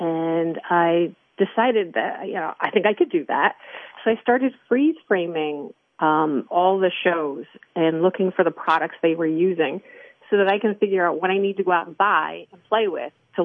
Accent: Liberty, New York, United States; Well, locally, I grew up in Liberty, New York. My father went to Liberty, and his sister, all my siblings went to Liberty. So I'm a Liberty girl, Sullivan County girl.

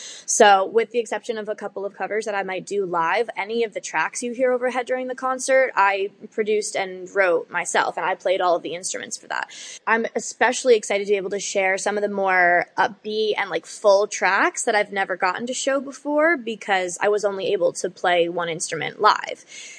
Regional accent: Hurleyville, New York, United States; I grew up in the theater in South Fallsburg. And when I was a kid in Hurleyville, they didn't have anything like this.

